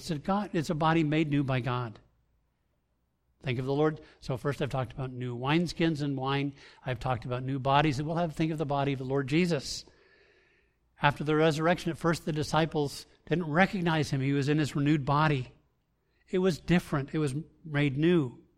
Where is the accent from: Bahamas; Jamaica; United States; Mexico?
Bahamas; And I was brought up in the Bahamas when I was a little boy.